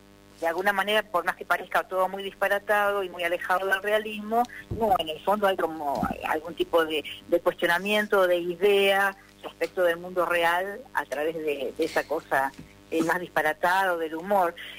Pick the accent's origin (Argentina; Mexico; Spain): Argentina; Sunchales, Santa Fe; now in Rosario, Argentina; yo nací en Sunchales, o sea que me fui a vivir a Santa Fe cuando cuando terminé el colegio secundario, porque me fui para estudiar letras, tenía 17 años